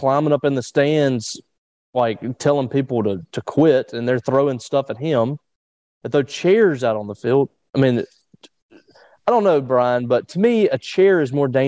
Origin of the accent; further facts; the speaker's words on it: Vicksburg, Mississippi, United States; it's like, we do this all the time growing up in Vicksburg.